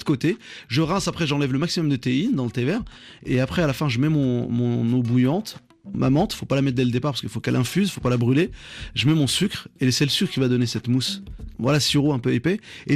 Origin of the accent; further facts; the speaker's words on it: France; Je suis français, j'ai grandi en France.